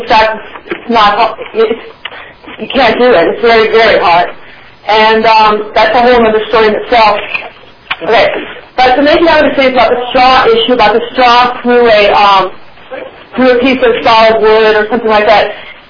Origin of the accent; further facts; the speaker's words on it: New York City, New York, United States; I'm from New York City, and I'm part of New York City 9/11 Truth.